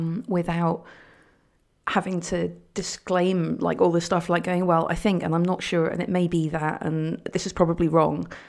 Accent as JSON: {"language": "English", "country": "United Kingdom", "said": "Well, first of all, I'm British."}